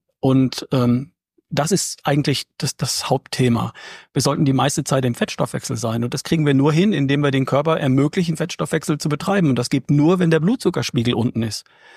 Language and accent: German; North Rhine-Westphalia, Germany; Ich komme aus Ostwestfalen, da gibt's Kartoffeln von der Wiege bis zur Bahre.